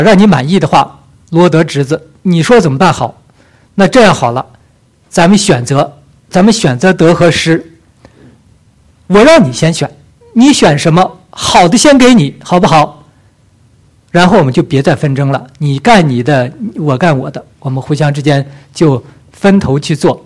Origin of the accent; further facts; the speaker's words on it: Northeast China, China; accent: Northeastern Mandarin; 用我们东北话来讲